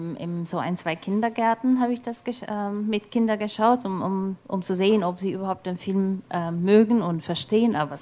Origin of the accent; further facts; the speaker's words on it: Turkey; German is a second language; moved away; Und ich bin ja eine Türkin und in der Türkei groß geworden. Und ich konnte kein Wort Deutsch, als ich hier kam.